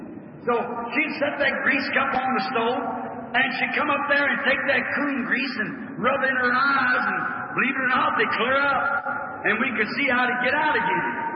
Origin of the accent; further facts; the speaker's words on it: Kentucky, United States; You know, I was raised in Kentucky, as I told you.